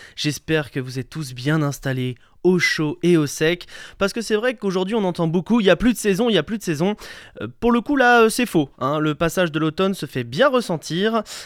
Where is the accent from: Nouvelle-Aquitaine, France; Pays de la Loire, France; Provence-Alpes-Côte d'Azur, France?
Pays de la Loire, France; now in Angers, France; chez moi, en Mayenne, on appelle ça juste une sortie